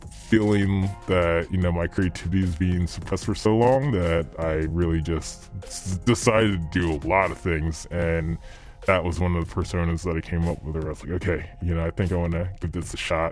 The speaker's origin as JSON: {"language": "English", "town": "Philadelphia", "region": "Pennsylvania", "country": "United States", "tie": "born or raised there", "said": "I guess I was a kid that, you know, always did his own thing."}